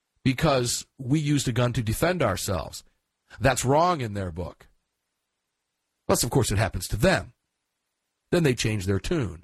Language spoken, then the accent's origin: English; Tampa, Florida, United States; since I was at GRPC down in Tampa, my hometown